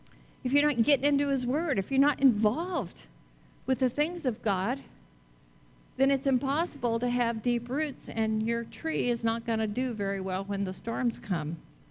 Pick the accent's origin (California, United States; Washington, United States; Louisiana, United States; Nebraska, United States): California, United States; So I'm from California, so I go back there like a couple times a year to visit my family.